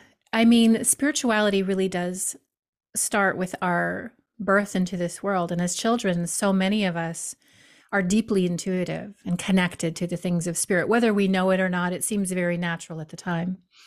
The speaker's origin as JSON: {"language": "English", "region": "Hawaii", "country": "United States", "tie": "born or raised there", "said": "Well, I was raised in Hawaii, which so is my father, by the way, which is a very like inherently magical place."}